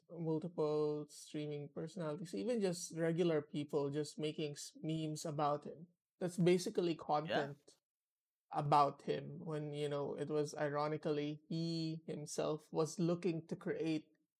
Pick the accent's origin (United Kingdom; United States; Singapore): Singapore; As a Singaporean, you can even as a Singaporean, you can feel